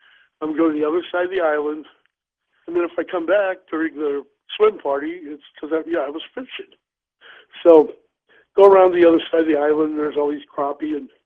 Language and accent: English; St. Louis, Missouri, United States; By the way, I grew up in the Beeville Mill area of St. Louis.